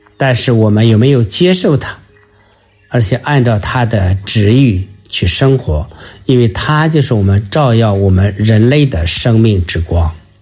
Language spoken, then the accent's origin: Chinese; China; 虽然我们中国人不怎么样过阳历年啊